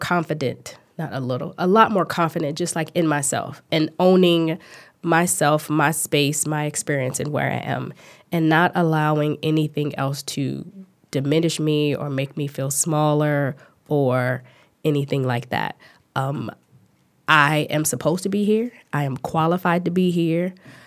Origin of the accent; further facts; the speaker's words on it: Chicago, Illinois, United States; We drink a lot of pop because I'm from Chicago.